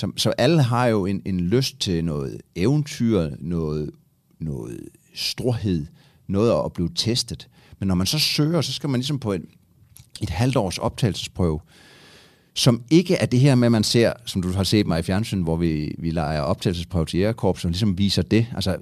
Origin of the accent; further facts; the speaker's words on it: Region of Southern Denmark, Denmark; jeg kommer fra en gård på Fyn, hvor jeg er opvokset. Typisk landbrug fra de der tider, som starter småt og vokser op, hvor jeg har haft en fri barndom